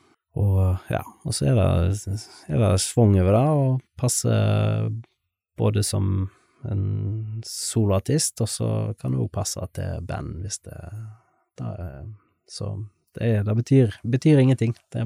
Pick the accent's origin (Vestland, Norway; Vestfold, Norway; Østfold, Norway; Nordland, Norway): Vestland, Norway; Stord; så var jo han interessert i denne, ja, den grunge-vokalisten fra Stord.